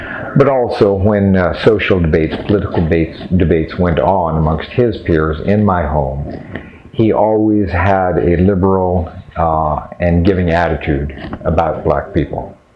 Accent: San Francisco, California, United States; also born or lived in Santa Maria, California; and I was born in Santa Maria, California, and raised in San Francisco in 1944, the date of my birth.

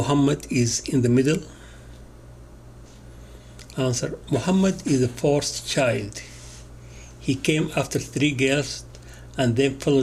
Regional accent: Al-Bireh, West Bank, Palestine; born there; English is a second language; moved away; I was born in Albira, spells A-L-B-E-E-R-A. In Palestine. I have been living here for 22 years.

